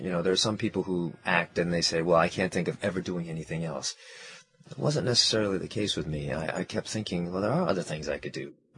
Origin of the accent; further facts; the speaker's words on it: United States; even though as a Korean American, I am fully American. And then there were other times where I really embraced my Korean heritage.